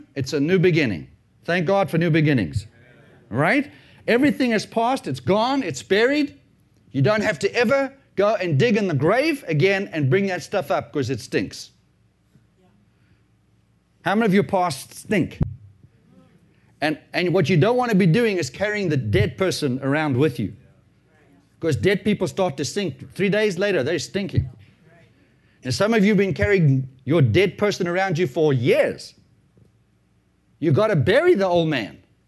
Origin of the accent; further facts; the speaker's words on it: South Africa; Now, when we lived in South Africa, I was born and raised in South Africa.